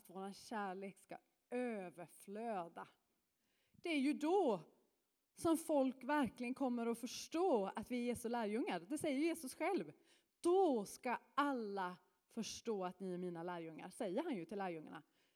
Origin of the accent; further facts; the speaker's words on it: Norrland, Sweden; Jag är född och uppvuxen i Norrland.